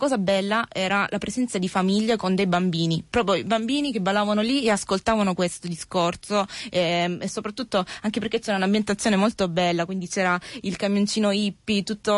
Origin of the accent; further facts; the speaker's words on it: Apulia, Italy; siamo del Salento, provincia di Lecce.